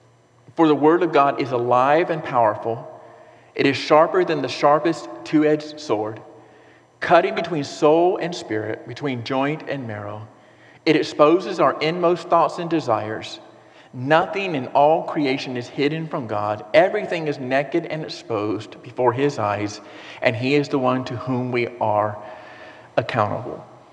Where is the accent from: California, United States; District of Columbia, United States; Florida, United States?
Florida, United States; And we're from Florida. We're from, it's flat here, Roosevelt Bridge is the biggest thing we've ever been on